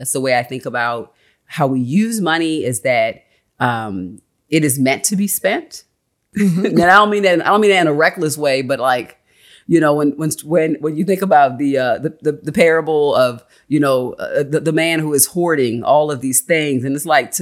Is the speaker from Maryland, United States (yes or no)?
yes; Baltimore, Maryland, United States; if I tell people that I was raised in Baltimore